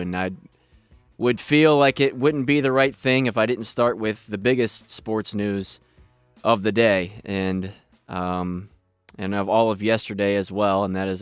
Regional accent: Pittsburgh, Pennsylvania, United States; But I don't have much on Kobe beyond watching him from afar growing up in Pittsburgh.

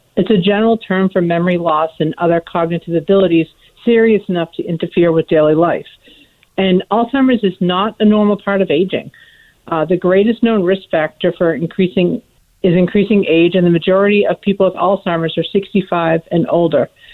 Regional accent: Boston, Massachusetts, United States; I'm from the Boston area, and I moved out here

